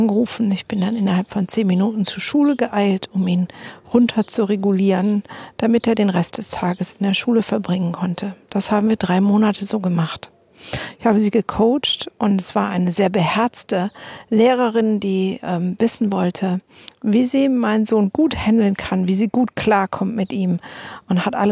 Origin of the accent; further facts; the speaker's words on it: Germany; Bei uns in Deutschland läuft so einiges schief.